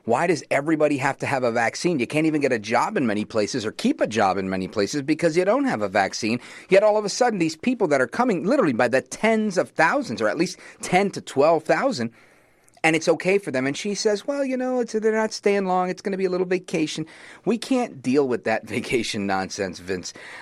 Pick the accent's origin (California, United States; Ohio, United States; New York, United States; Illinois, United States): New York, United States; Brooklyn; I grew up in Brooklyn. Lots of Jews in my neighborhood. It was a Jewish neighborhood for the most part.